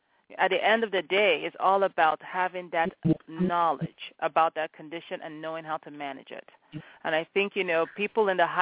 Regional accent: Nigeria; You know, I'm originally from Nigeria, okay?

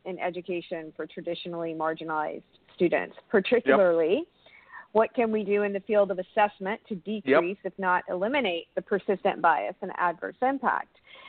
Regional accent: North Carolina, United States; And also, I have to say, North Carolina is my home state. I'm a proud graduate of the K-12 public education system

